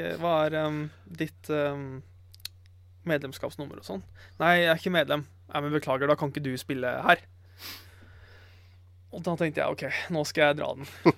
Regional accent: Arizona, United States; now in Norway; Men jeg jo hjemme i USA, jeg jo Arizona.

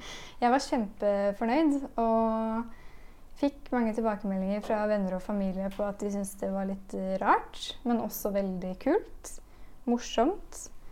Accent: Spydberg, Østfold, Norway; Jeg er fra Spydberg, og jeg har aldri hørt om den skolen.

